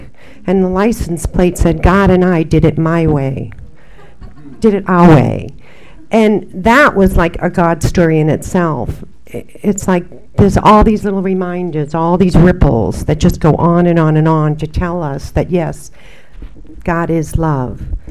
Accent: East Coast, United States; now in California, United States; I'm from the East Coast, so you see I'm in California for a reason.

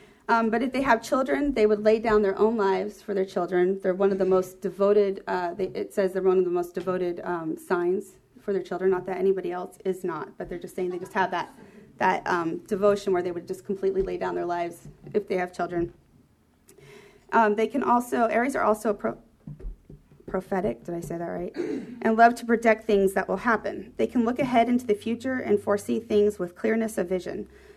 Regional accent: Colorado, United States; one of my favorite memories of spring is I grew up in Colorado.

